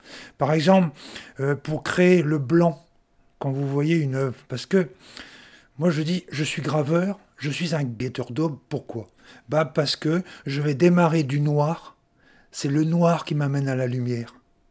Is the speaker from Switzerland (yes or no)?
no; Brest, Brittany, France; also born or lived in Paris; Je suis originaire de Brest, mais bon, j'avais... un père qui était fonctionnaire, était militaire, et donc on changeait souvent d'horizon.